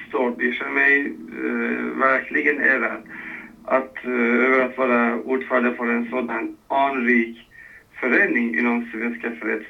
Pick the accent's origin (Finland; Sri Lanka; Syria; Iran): Iran; Swedish is a second language; now in Sweden; Iran. Jag är från den där vackra, fantastiska landet i Mellanöstern. Gamla riket